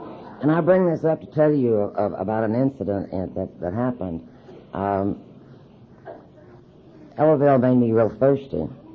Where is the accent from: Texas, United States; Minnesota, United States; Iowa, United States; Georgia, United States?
Texas, United States; Greenville; I was raised in Northeast Texas in Greenville.